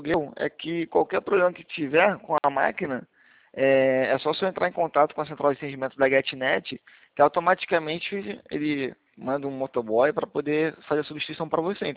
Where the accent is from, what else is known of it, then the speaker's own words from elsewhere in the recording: Rio de Janeiro, Brazil; Do Rio de Janeiro.